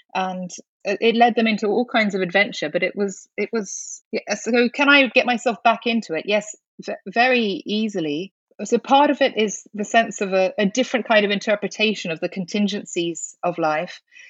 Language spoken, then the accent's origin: English; India; So I was born and raised in India, and I'm the daughter of parents who were missionaries in India. And I was deeply religious my whole childhood